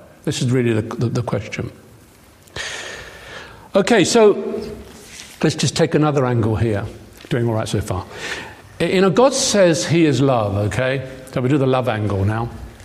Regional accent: Lambeth, London, United Kingdom; born there; I was born in Lambeth. I was born in the East End. And I used to speak like that, and I worked for years to try and get rid of it.

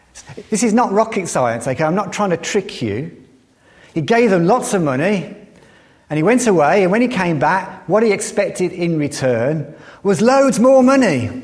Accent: United Kingdom; But we're British, we don't do that kind of thing.

